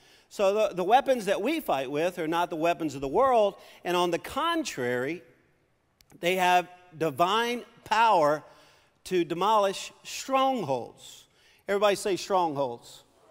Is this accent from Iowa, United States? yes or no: no; Louisiana, United States; We're loud. We're Cajun people. So everything we do is loud.